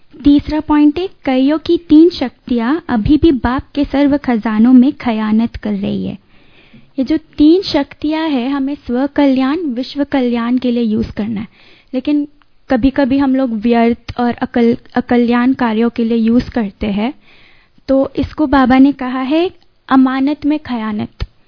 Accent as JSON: {"language": "Hindi", "town": "Mumbai", "region": "Maharashtra", "country": "India", "tie": "born there", "said": "तो हम नॉर्थ में रह चुके हैं, मैं मुंबई में पैदा हुई हूँ, तो मुझे हिंदी आती है और मैं नेवी स्कूल में पढ़ती हूँ।"}